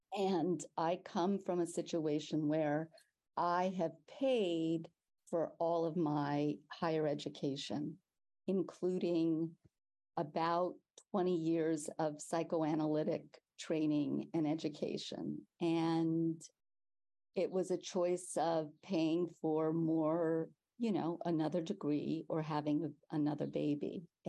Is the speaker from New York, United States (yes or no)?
no; Los Angeles, California, United States; And the way I got connected to the Catholic worker and Dorothy Day was growing up in Los Angeles.